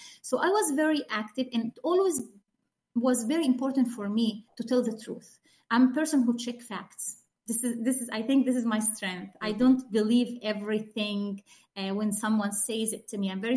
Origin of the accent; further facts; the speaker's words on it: Israel; So when I grew up in Israel, listening to the Arabic media, because I speak Arabic basically